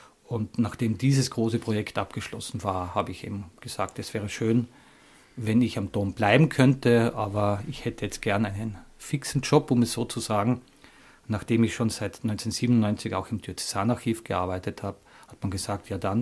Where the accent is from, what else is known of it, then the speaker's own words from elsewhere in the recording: Stams, Tyrol, Austria; now in Vienna, Austria; Und bin bis heute meinem Heimatort in Stams sehr, sehr verbunden. Habe dann in Innsbruck studiert und in Wien Theologie.